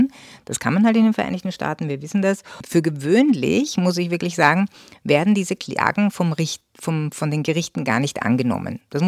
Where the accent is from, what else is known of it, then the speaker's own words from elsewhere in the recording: Austria; now in United States; Und man hat ja als Österreicher oder wahrscheinlich auch als deutscher Medienkonsument wahrscheinlich schon die Nase voll